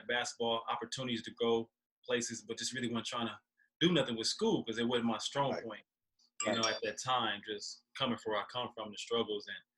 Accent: Omaha, Nebraska, United States; I walked down the street from my house. I grew up here in North Omaha, and I walked down 24th Street to get a haircut at Mr. Charlie Barbershop

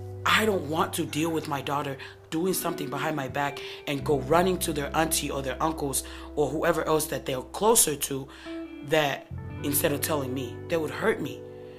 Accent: Tonga; growing up in Tonga, there was no such thing as discipline.

